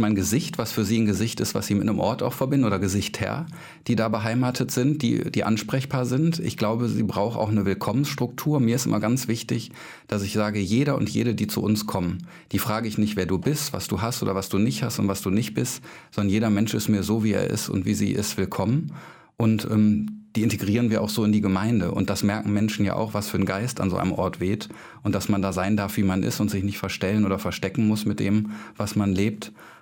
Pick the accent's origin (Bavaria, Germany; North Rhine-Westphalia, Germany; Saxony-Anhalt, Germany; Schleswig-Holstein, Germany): North Rhine-Westphalia, Germany; Duisburg; Ich komme aus Duisburg, da habe ich natürlich auch eine Heimatkirche.